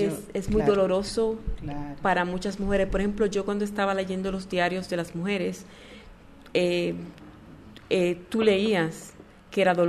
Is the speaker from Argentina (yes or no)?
no; Puerto Rico; now in New York, United States; Cuando yo me mudé a Nueva York de Puerto Rico, yo empecé a hacer arte.